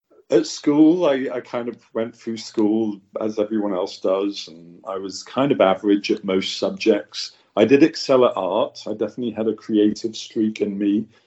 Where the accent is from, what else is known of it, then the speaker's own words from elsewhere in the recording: Great Yarmouth, East of England, United Kingdom; My hometown is a small seaside resort in the United Kingdom called Great Yarmouth. It's on the east coast. In fact, it's the most easterly point of the United Kingdom. And I'm British born and lived in the UK